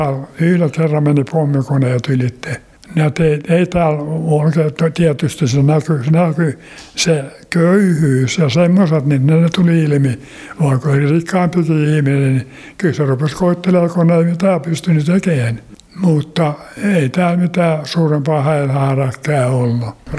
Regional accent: Ahlainen, Satakunta, Finland; Joo, kyllä, olen Satakunnassa syntynyt ja kasvanut. Siellä oli isä maatila.

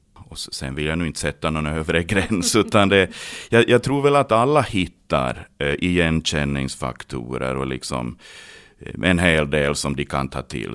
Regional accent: Närpes, Ostrobothnia, Finland; now in Vaasa, Finland; jag bor ju i Vasa här sen länge, men att jag är ju uppvuxen i Närpes och där har jag mina föräldrar och min syster

